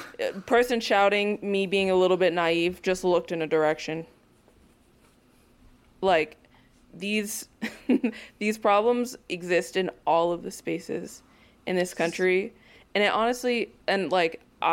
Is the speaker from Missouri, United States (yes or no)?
no; New Jersey, United States; I'm literally born and raised in New Jersey. I went to school in Charlottesville, Virginia.